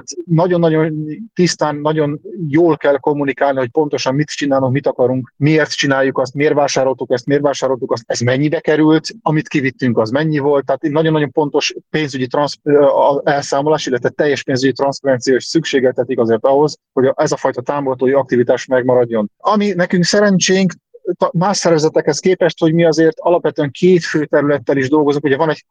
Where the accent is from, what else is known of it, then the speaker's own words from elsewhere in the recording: Hungary; Az, hogy pont magyarok vagyunk, ez igazából a tapasztalataink szerint nem oszt és nem szoroz